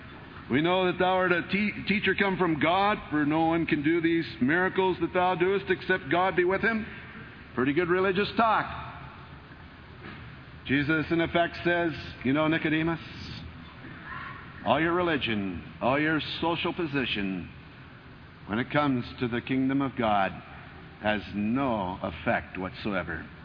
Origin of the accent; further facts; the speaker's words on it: Walla Walla, Washington, United States; I was born and raised here in Walla Walla. I enjoy this place.